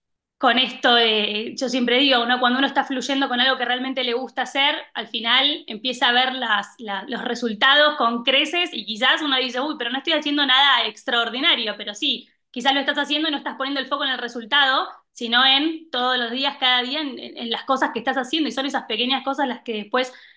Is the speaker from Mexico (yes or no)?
no; Argentina; accent: Argentine; now in Madrid, Spain; soy argentina, por eso el acento raro que seguramente que me van a escuchar. Hace algunos meses me vine a vivir a Madrid con mi familia y bueno, tengo una marca de zapatos en Argentina